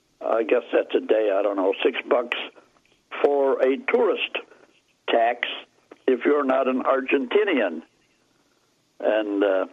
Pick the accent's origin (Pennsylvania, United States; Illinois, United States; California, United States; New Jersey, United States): Illinois, United States; Chicago; I was born and raised in Chicago.